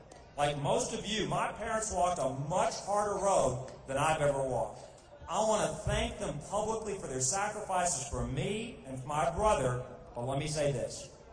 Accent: Baton Rouge, Louisiana, United States; Look, I was born and raised right here in Baton Rouge.

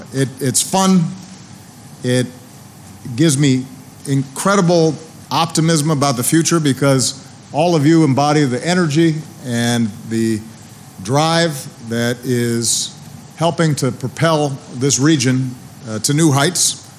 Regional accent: Hawaii, United States; also born or lived in Indonesia; I was born in Hawaii, spent most of my childhood in Hawaii, but I also spent time in Indonesia as a young boy.

